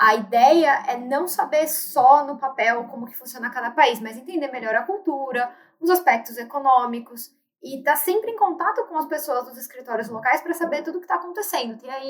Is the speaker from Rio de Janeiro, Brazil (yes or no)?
no; São Bernardo do Campo, São Paulo, Brazil; moved away as an adult; Gente, eu sou de São Bernardo, a gente recebe o folhetinho da dengue.